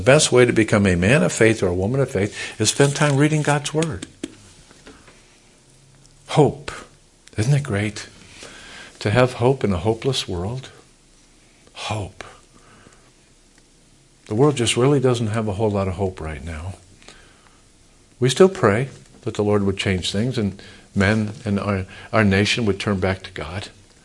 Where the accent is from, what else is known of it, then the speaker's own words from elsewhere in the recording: United States; I'm an American. I'm a veteran. I'm a Christian.